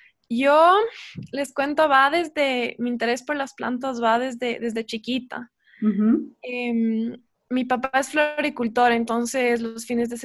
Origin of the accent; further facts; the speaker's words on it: Quito, Pichincha, Ecuador; Y creciendo, yo vivía en Quito y el único pedazo de tierra que teníamos, digámoslo así, uh-huh. era un pedacito de jardín chiquito en la terraza, en la azotea.